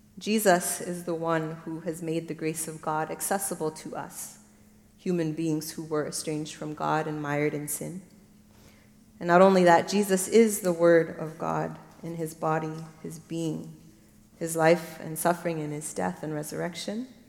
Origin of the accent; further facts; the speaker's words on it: Papua New Guinea; also born or lived in Kenya / Madagascar; now in Grand Rapids, United States; My family is very Lutheran. And I'm a Malagasy daughter, and I was raised in the Lutheran Church in Papua New Guinea and Kenya. And now I find myself in the Reformed tradition in Grand Rapids, Michigan.